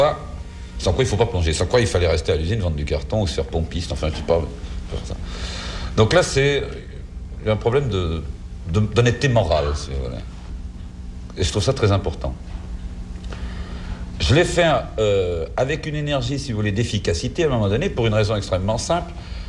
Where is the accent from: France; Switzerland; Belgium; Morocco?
Belgium; D'abord, je suis Belge. Je suis belge